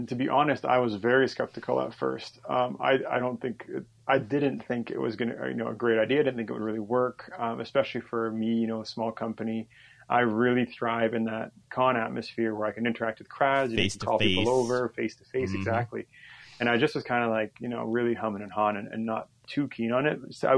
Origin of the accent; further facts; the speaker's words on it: Canada; we joked about it, me being Canadian, but the U.S. does make up probably about 80% of my market for board games